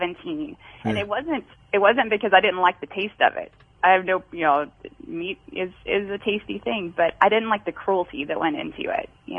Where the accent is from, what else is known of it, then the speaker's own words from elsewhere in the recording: Alabama, United States; I grew up in Alabama, so I moved back home this year.